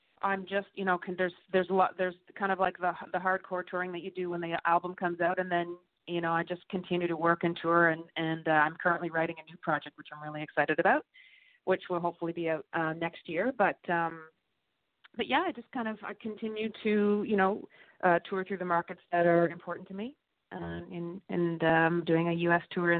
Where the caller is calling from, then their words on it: Prince Edward Island, Canada; I'm calling from Prince Edward Island, actually.